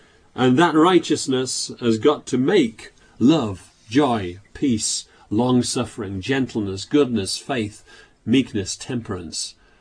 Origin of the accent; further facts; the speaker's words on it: Yorkshire and the Humber, United Kingdom; born or raised there